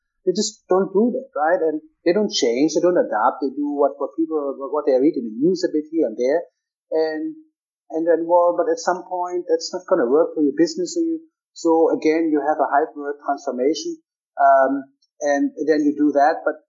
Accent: Hannover, Lower Saxony, Germany; my hometown is Hannover, which happens to be the city where, and it doesn't even exist anymore, it's the biggest IT show in the world.

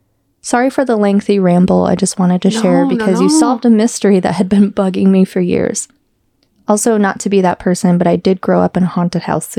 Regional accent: Ohio, United States; now in Michigan, United States; I had the misfortune of being born and raised in Ohio.

